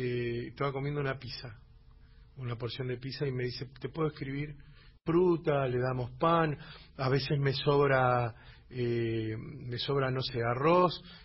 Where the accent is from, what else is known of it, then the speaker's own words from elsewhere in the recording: Chepes, La Rioja, Argentina; Nosotros somos de una sierra allá en Chepes, que se llama la Sierra Argañarás.